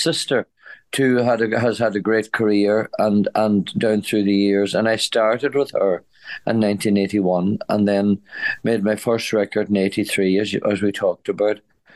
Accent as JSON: {"language": "English", "region": "County Donegal", "country": "Ireland", "said": "I come from County Donegal."}